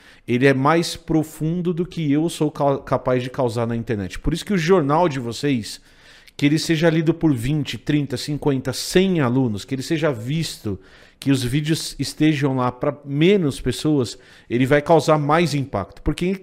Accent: Brazil; eu sou brasileiro, eu acho que a gente tem um monte de coisa boa nesse país

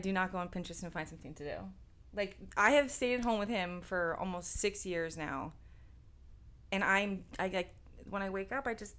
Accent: Clearwater, Florida, United States; also born or lived in Naples / Tampa; I am born and raised in Clearwater, but grew up different parts of Florida. Lived in Naples, lived in Tampa. Finally graduated from school in Clearwater, so I settled in Pinellas.

